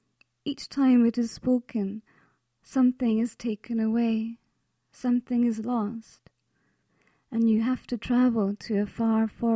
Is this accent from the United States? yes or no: no; Arbroath, Scotland, United Kingdom; now in Edinburgh, United Kingdom; I come from Arbroath originally, a seaside town in Angus, but I haven't lived there for 20 years, so it's quite a while ago.